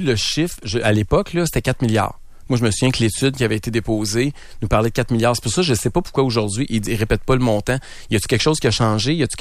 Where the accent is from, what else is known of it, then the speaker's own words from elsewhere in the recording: Quebec, Canada; Il y a quelque chose là-dedans d'un peu humiliant en tant que Québécois d'entendre ça aujourd'hui.